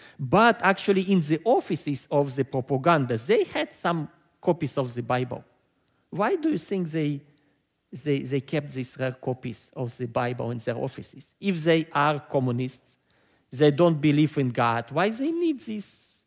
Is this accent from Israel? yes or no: yes; Israel; and I was raised in Israel, but origins of my family from Latvia. Latvia is a small country in Eastern Europe.